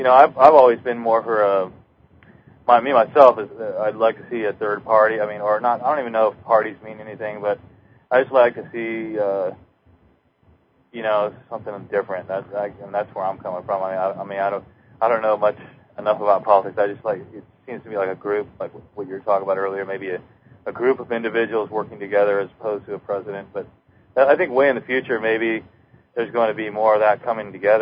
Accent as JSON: {"language": "English", "town": "Seattle", "region": "Washington", "country": "United States", "lives_now": "Oregon, United States", "said": "Yeah, well, I just moved down here, so I'm just originally from Seattle."}